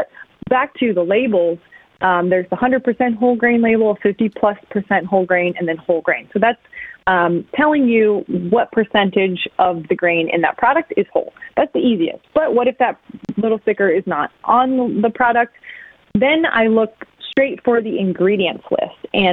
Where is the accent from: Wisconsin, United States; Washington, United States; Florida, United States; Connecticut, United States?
Washington, United States; I grew up in Washington State, going to Lake Chelan, where many of the great apples come from.